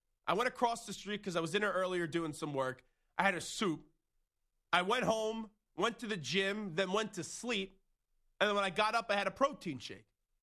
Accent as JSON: {"language": "English", "region": "New York", "country": "United States", "said": "And we come from New York, which is the best pizza around."}